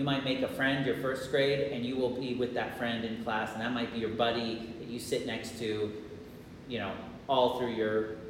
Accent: California, United States; moved away as an adult; also born or lived in Utah / Poland; I was born actually in Utah back in 1982. I grew up in California though, and after I finished college there, I moved out to Poland for what ended up to be 15 years

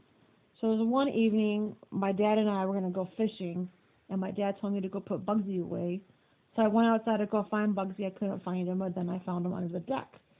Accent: Round Lake, Illinois, United States; I grew up in Round Lake, Illinois. It was a pretty much small blue-collar neighborhood where everybody got along with everyone.

